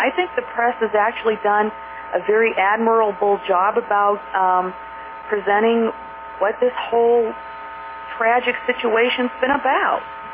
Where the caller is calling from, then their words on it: Columbus, Ohio, United States; Hi, Kevin. … from Columbus.